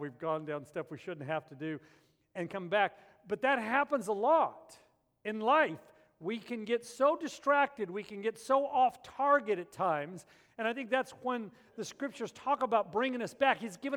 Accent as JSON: {"language": "English", "town": "Albuquerque", "region": "New Mexico", "country": "United States", "tie": "born or raised there", "said": "I grew up in Albuquerque, at the base of the Sandia Mountains, and we did that all the time as kids."}